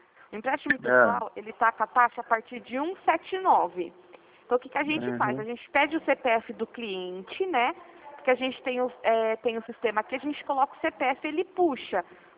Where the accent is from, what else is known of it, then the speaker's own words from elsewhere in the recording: Piracicaba, São Paulo, Brazil; Não, eu sou aqui de Piracicaba, é pertinho